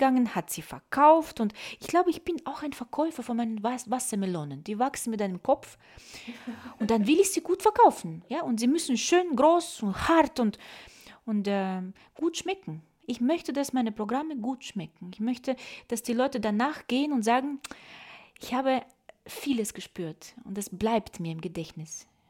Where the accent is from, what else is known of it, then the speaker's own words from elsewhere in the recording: Moldova; Also ich komme aus Moldawien, aus einer ganz bäuerlichen Familie.